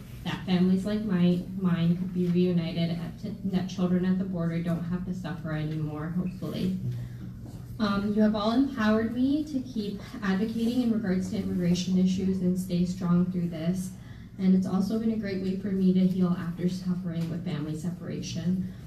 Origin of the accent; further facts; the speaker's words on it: Old Ridge, New Jersey, United States; Good evening … from Old Ridge, New Jersey